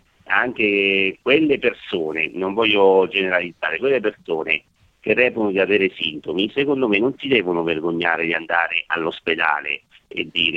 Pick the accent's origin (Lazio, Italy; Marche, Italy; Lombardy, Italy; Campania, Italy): Marche, Italy; io sono marchigiano